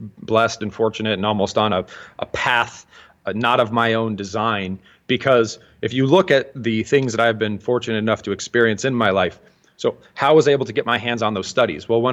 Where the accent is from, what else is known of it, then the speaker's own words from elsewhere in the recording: Ohio, United States; We grew up in the Midwest, Central Ohio